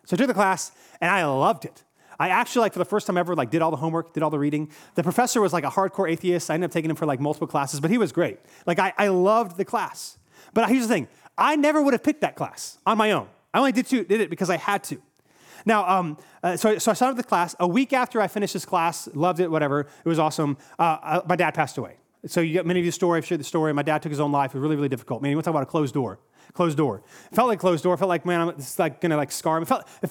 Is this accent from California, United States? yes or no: no; Raleigh, North Carolina, United States; I'm both from the Raleigh area.